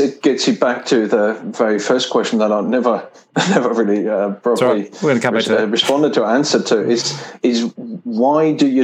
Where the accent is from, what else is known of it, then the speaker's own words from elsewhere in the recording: Germany; English is a second language; moved away as an adult; Born and raised in Germany, and I did my apprenticeship over there. And when I was 18, I started traveling. So I traveled through Europe, and I worked in Scandinavia quite a bit, in Spain and Austria.